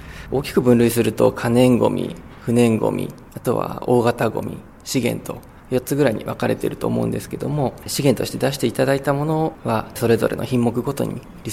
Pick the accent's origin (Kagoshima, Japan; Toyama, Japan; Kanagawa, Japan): Kanagawa, Japan; Fujisawa; 自分の生まれ育った藤沢でやれたら